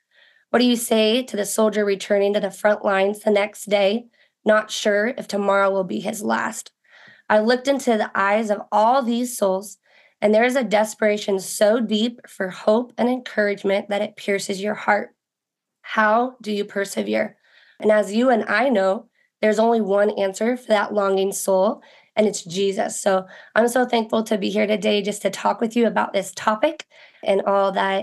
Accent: Idaho, United States; I am originally from Idaho. I've been out in California about the last 2 years

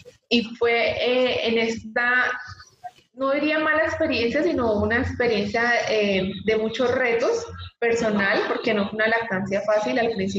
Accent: Colombia; Bueno, yo estoy en Colombia, somos paisanas con Nancy, soy colombiana, estoy en Colombia actualmente, soy fisioterapeuta, al igual que Nel, soy mamá

